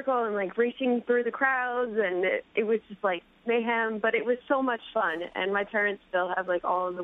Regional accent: Vermont, United States; because I grew up in Vermont.

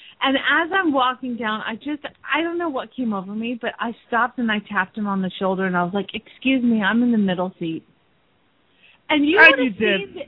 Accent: Phoenix, Arizona, United States

